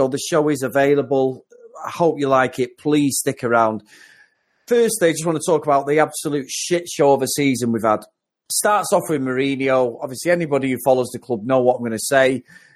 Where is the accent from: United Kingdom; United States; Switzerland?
United Kingdom; Stretford, North West England; I've grew up at the Quadrant all my life. I'm 40 years old now. I grew up around the Quadrant, Firswood, Old Trafford, Stretford. That's where I'm from.